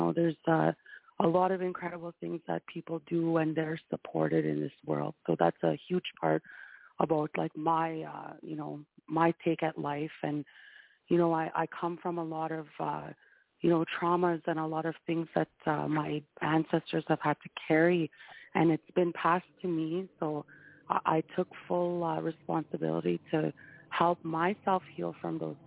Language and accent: English; Manitoba, Canada; I'm from the Cree Nation. I also represent the Ojibwe Nation in Winnipeg, Manitoba, Canada.